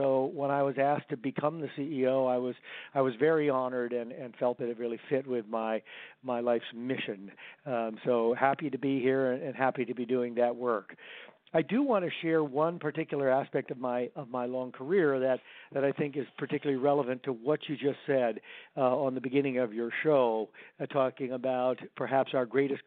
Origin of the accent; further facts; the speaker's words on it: Rockford, Illinois, United States; continued for 45 years as the performing arts center of my hometown, Rockford, Illinois.